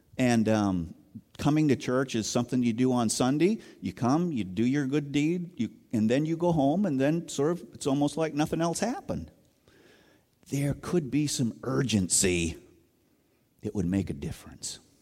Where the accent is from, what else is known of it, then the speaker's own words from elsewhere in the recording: New England, United States; I grew up in the Congregational Church in New England, going to church every day of my life for as long as I could remember